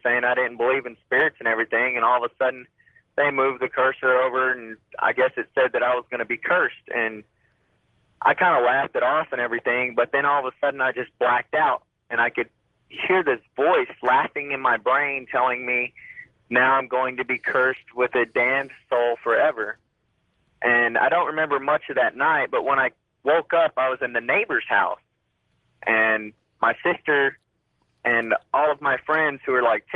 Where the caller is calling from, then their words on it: Coeur d'Alene, Idaho, United States; I'm calling from Ledore, Idaho.